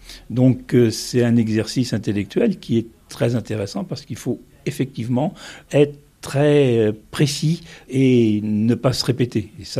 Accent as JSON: {"language": "French", "region": "Marais Poitevin", "country": "France", "said": "Intéressé au Marais Poitevin parce que je suis originaire du Marais Poitevin. C'est une région que j'aime particulièrement."}